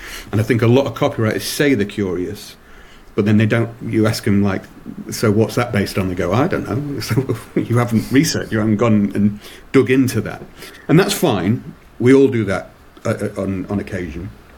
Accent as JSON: {"language": "English", "region": "England", "country": "United Kingdom", "said": "that's because I'm English"}